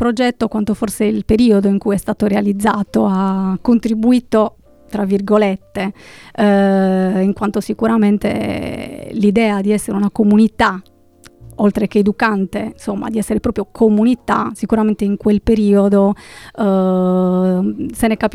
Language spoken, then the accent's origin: Italian; Bosa, Sardinia, Italy; Vabbè, perché sono di Bosa io, quindi è inevitabile.